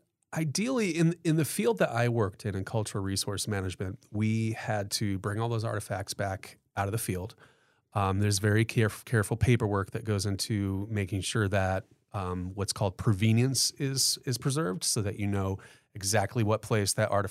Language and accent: English; Rome, New York, United States; there was a cemetery that needed to be exhumed in my hometown of Rome, New York